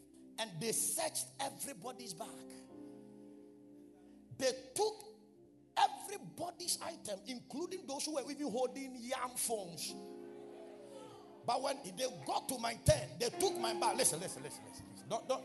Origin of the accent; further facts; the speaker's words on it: Asamankese, Eastern Region, Ghana; born there; I am coming from Asamankase. Oh, if you have read the history of this church, you would have understood it when I said I was born in Asamankase.